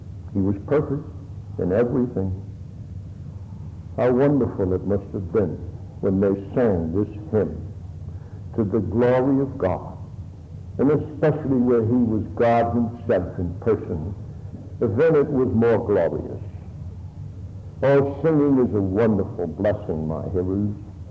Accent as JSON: {"language": "English", "town": "Harlem", "region": "New York", "country": "United States", "tie": "born or raised there", "said": "I was brought up in the Harlem"}